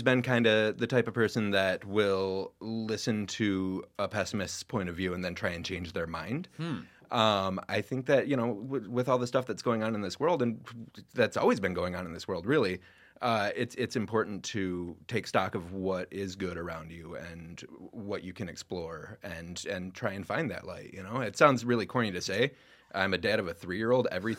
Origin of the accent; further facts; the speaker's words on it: Flint, Michigan, United States; You know, I grew up in and around Flint, Michigan, which is a place that's been pummeled consistently with bad news after bad news after being kind of this like Midwestern paragon of the American dream.